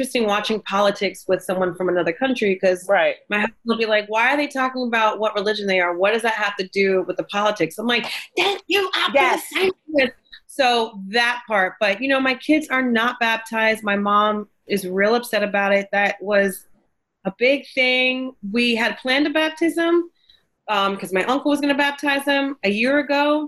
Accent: New Jersey, United States; So it's like growing up in Jersey, go to Wawa

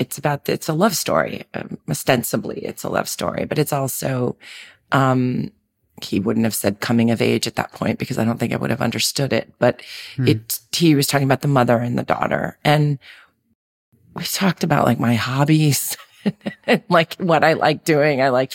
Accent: Manhattan, New York, United States; growing up in Manhattan, you know, I was a city kid. And I was a city kid with a single mom. So, you know, I saw New York in the 70s in a very sort of raw way.

